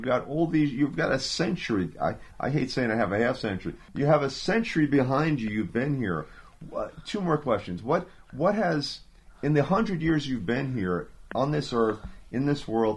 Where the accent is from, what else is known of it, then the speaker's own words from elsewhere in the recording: New York, United States; moved away; I said, you know, we're from New York originally, and even if I could afford to live there and wanted to live there, where I live doesn't exist anymore.